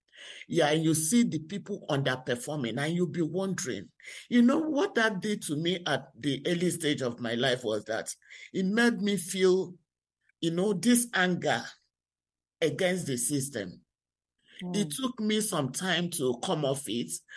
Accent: Imo, Nigeria; Because I'm from the southern part of Nigeria, or because I'm from Imo State?

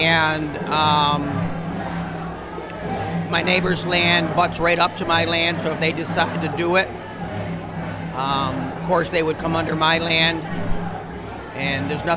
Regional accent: New York, United States; Oneida County.

